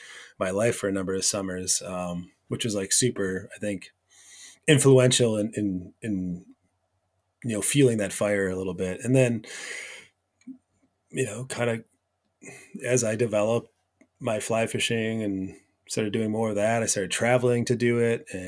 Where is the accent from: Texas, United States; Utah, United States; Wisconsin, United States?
Wisconsin, United States; yeah, and then I grew up in Wisconsin